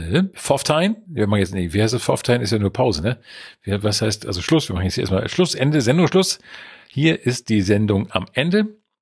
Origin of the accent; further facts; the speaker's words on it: Schleswig-Holstein, Germany; Ich bin schon länger Bayer jetzt als Schleswig-Holsteiner.